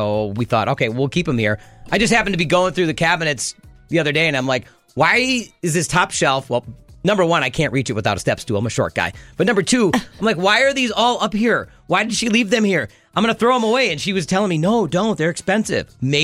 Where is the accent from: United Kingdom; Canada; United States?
United States; Illinois; you go out to the water fountain where I grew up in Illinois.